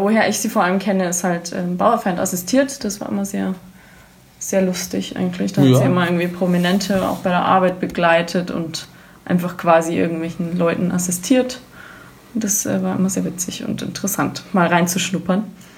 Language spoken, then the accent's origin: German; Munich, Bavaria, Germany; als Münchner